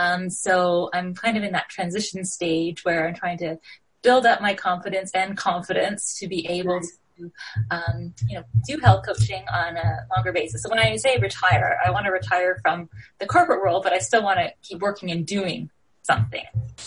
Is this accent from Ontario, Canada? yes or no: yes; Toronto, Ontario, Canada; and I'm from Toronto